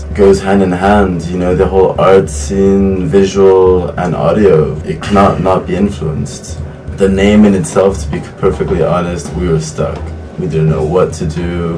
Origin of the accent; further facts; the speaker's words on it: California, United States; moved away; We're both originally from California. I'm also French and South American.